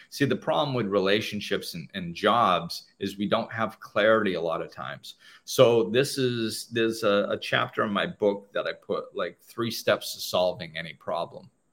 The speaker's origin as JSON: {"language": "English", "country": "United States", "lives_now": "Dominican Republic", "said": "of course, I'm from the United States and now living in the DR"}